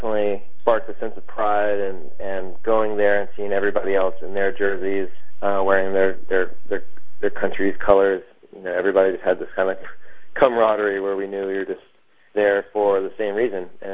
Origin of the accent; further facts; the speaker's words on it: Florida, United States; where I grew up in Florida, I lived there 18 years, drove from the time I was 16.